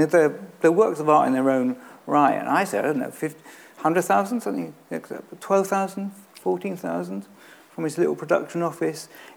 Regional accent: Scotland, United Kingdom; I call her Moore because I'm Scottish.

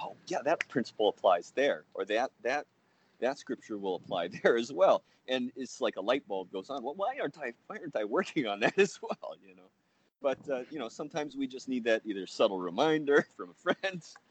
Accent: California, United States; I was born and raised Catholic out in California.

